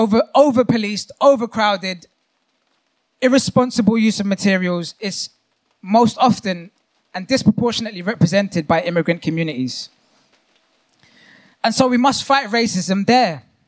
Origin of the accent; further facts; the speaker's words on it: Hounslow, London, United Kingdom; not far from where I grew up in Hounslow, attached to Heathrow Airport.